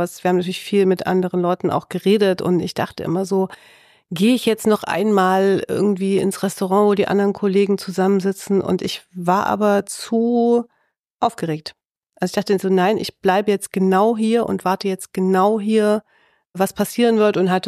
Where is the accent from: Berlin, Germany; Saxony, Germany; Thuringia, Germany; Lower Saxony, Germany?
Thuringia, Germany; Erfurt; Richtig, das ist mein Wahlkreis, das ist meine Heimat.